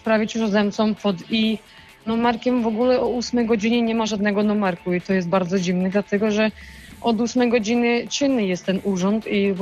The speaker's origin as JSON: {"language": "Polish", "town": "Szczecin", "region": "West Pomeranian Voivodeship", "country": "Poland", "said": "jestem ze Szczecina"}